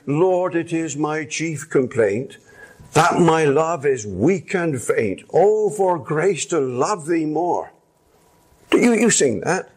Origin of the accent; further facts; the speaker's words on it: England, United Kingdom; I am an Englishman. Some of you are English too. That means I have Puritan genes within me. I can't do anything about it. Because I'm an Englishman, there are certain views I have.